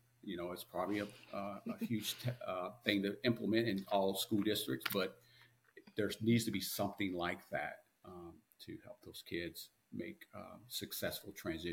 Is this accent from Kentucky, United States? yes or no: yes; Kentucky, United States; One of the things, I came from Kentucky, and Kentucky did this really cool thing.